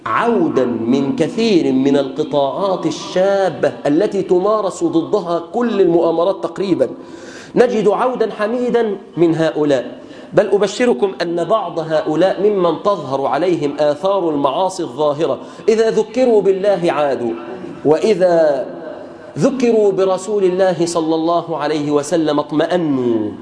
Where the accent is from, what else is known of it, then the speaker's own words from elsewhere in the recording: Egypt; اللهم احفظ به بلادنا مصر وبلاد